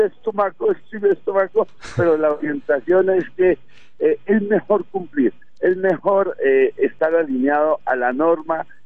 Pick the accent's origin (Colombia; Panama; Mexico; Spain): Colombia; Barranquilla, Atlántico; now in Tumaco, Colombia; Me considero barranquillero, curambero, carnavalero, rebolero